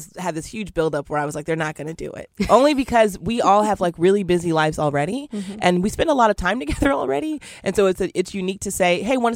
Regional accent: Seattle, Washington, United States; And we are from Seattle. So we've seen a large community our whole lives.

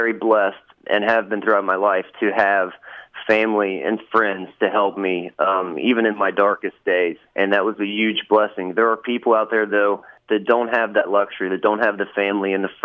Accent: Williamsburg, Ohio, United States; now in Madisonville, United States; walking to my hometown, my childhood hometown of Williamsburg, Ohio

